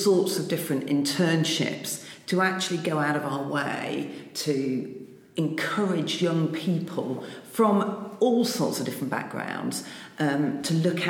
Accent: East Midlands, United Kingdom; You know, I'm actually from Lincolnshire originally.

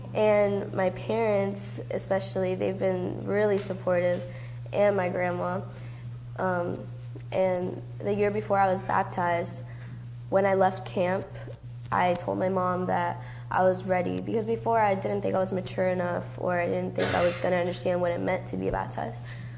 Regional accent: Wheaton, United States; born there; I was born in Wheaton.

